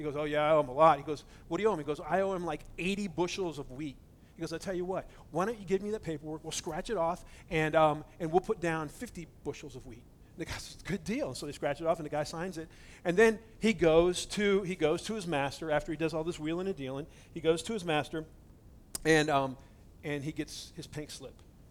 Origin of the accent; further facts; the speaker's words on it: United States; We grew up in America. We're just people, and that's the way we think.